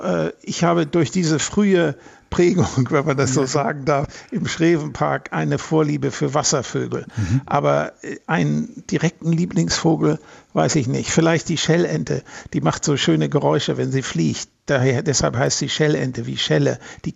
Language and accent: German; Kiel, Schleswig-Holstein, Germany; Ich bin in Kiel aufgewachsen und in Kiel gibt es einen Park